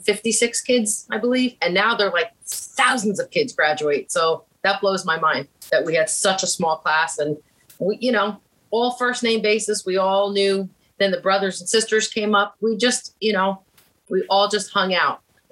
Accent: Metuchen, New Jersey, United States; I grew up in New Jersey, a little town, Metuchen, very small back in my day, very small, like less than 4,000 people.

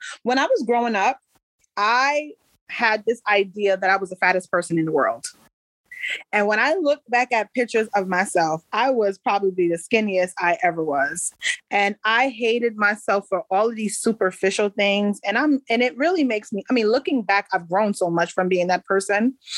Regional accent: Paterson, New Jersey, United States; also born or lived in Palisades Park / Prospect Park; I grew up in the northern New Jersey area. So it isn't, the bulk of my adolescence was spent in Paterson, New Jersey. But I've lived in Palisades Park. I've lived in Prospect Park.

